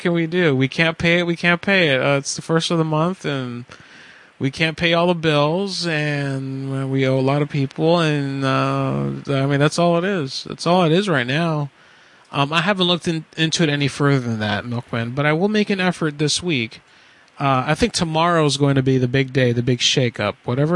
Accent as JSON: {"language": "English", "country": "India", "said": "I'm from India. Where'd I come from? Yeah. Man, I'm Bengali."}